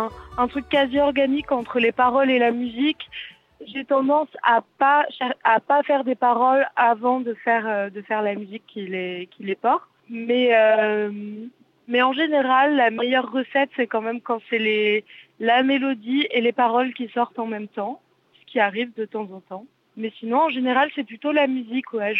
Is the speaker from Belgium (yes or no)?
no; south of France, France; je viens du sud de la France.